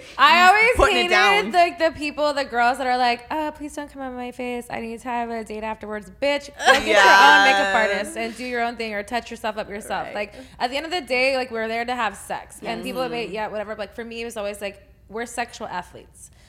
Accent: Texas, United States; And for me, I'm from Texas.

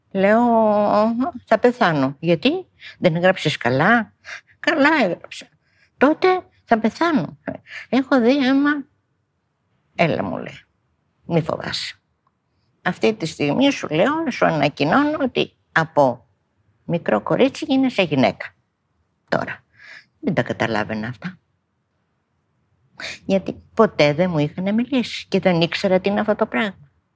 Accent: Athens, Attica, Greece; Η ηλικία μου είναι 79. Γεννήθηκα στην Αθήνα, μεγάλωσα στην Αθήνα.

